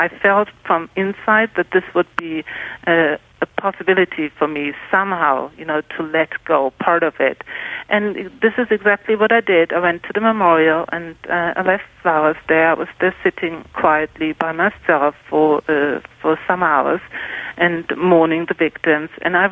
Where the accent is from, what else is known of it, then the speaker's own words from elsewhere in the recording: Germany; English is a second language; I grew up in Germany, and in Germany, education about the Holocaust is mandatory